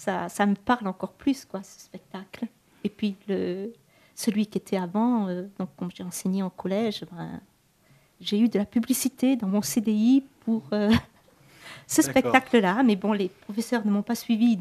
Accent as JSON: {"language": "French", "town": "Mende", "region": "Occitanie", "country": "France", "said": "Je suis originaire de Mende, mais ça fait longtemps que j'y étais plus."}